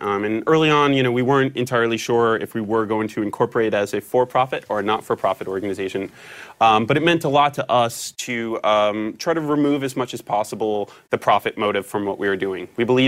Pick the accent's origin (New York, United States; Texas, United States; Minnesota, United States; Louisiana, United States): New York, United States; New York City; I grew up in New York City.